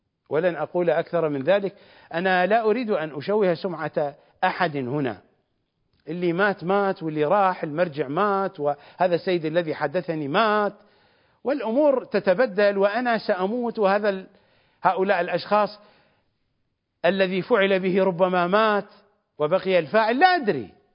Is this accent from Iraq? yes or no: yes; Iraq; اليمني نوع من أنواع الأحذية الرخيصة عندنا في العراق في الأزمنة القديمة